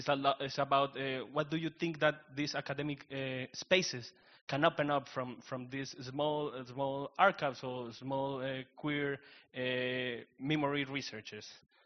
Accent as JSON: {"language": "English", "country": "Colombia", "said": "I'm from Colombia."}